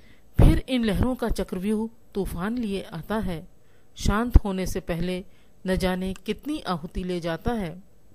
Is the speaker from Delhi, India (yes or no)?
yes; Delhi, India; दिल्ली से हूँ